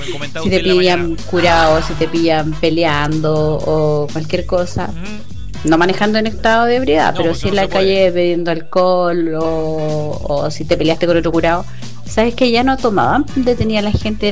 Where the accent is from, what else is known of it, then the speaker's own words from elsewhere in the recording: Aysén, Chile; Mira, allá en mi tierra, el día primero, de Aysén soy yo.